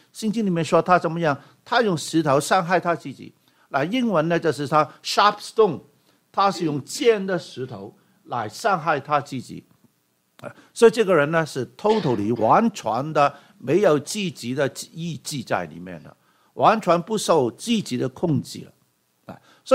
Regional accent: Hong Kong; moved away as an adult; now in Canada; 我在香港长大的到18岁的时候我离开香港来了加拿大我在香港长大的

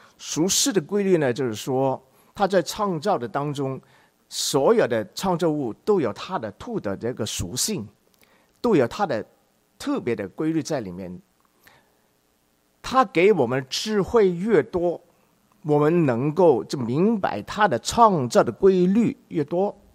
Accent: China; 你不是好像我们中国人来讲，就是你努力要成功

